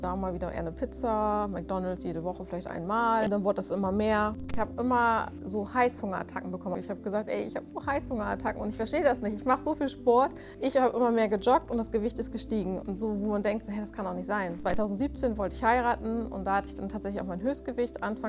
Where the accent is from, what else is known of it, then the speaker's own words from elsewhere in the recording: Kirchlinteln, Lower Saxony, Germany; Ich komme aus Kirchlinteln. Das ist in der Nähe von Verden-Aller. Bei Bremen, Hamburg liegt das so in der Mitte. Bin 40 Jahre alt